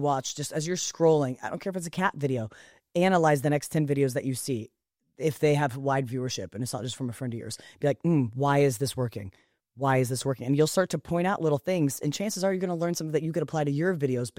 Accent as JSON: {"language": "English", "region": "Oklahoma", "country": "United States", "said": "I'm from Oklahoma. I didn't have exposure, but I love learning from people who are different than me."}